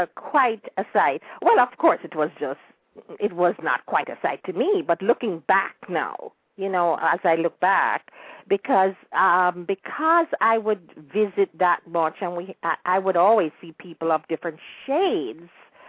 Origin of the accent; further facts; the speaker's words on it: Kingston, Jamaica; my family is from Westmoreland. So I was born and raised in Kingston, but I did a lot of visiting and staying in Westmoreland.